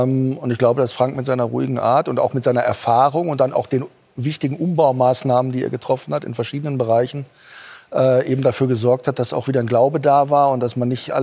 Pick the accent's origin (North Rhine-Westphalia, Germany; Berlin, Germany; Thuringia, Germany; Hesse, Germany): North Rhine-Westphalia, Germany; wenn man im Ruhrgebiet ja groß geworden ist, dann weiß man, was das für eine Emotionalität hat.